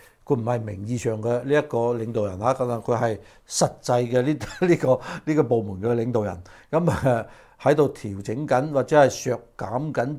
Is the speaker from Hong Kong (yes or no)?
no; United States; 使到我哋美國人去到其他地方咧更加安全